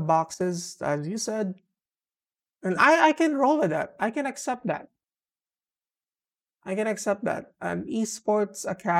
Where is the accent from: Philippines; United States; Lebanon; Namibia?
Philippines; I hope that is the case because I am from the Philippines